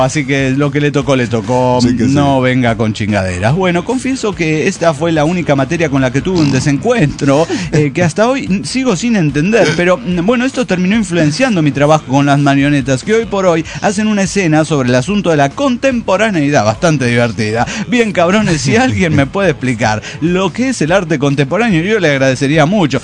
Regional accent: Córdoba, Argentina; de Córdoba, Argentina.

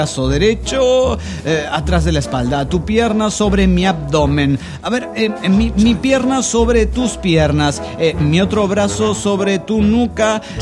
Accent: Guatemala; de Guatemala

